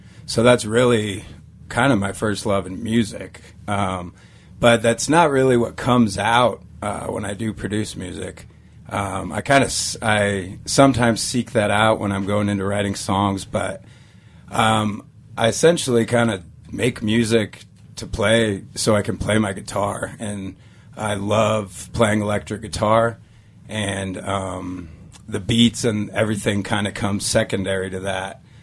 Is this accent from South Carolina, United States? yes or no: no; Denver, Colorado, United States; But I grew up mostly in South Denver, the southern suburbs of Denver.